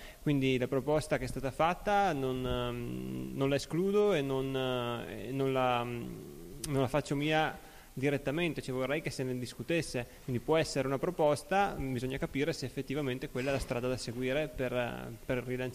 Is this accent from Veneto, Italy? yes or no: yes; Verona, Veneto, Italy; Ma io sono di Verona